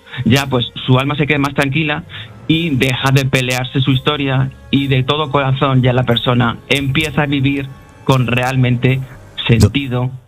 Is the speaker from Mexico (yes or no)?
no; Madrid, Community of Madrid, Spain; born there; yo soy nacido en Madrid, pero me he venido a vivir a este pueblo y estoy aquí encantado